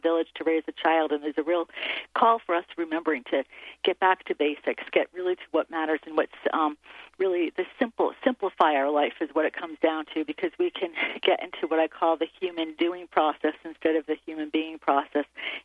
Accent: Connecticut, United States; I'm from Connecticut, they were rooting for the Patriots.

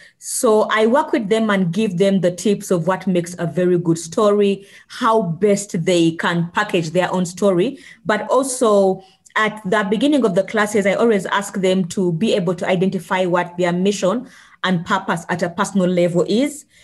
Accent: Uganda; a lot of my creative writing was about the life in my home country in Uganda.

